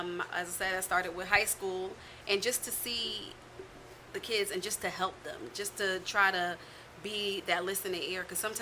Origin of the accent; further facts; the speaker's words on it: Queens, New York, United States; I'm from New York, Southside Jamaica, Queens.